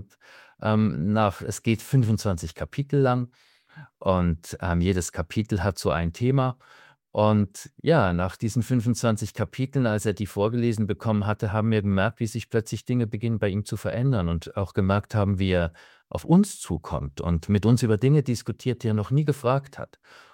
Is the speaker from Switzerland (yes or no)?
yes; Switzerland; Ich bin Schweizer